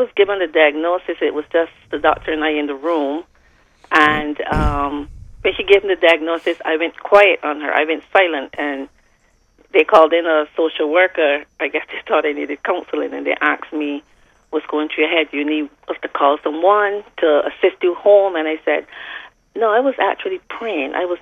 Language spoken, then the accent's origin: English; Barbados; now in New York, United States; I'm in Barbados. I'm home for a few days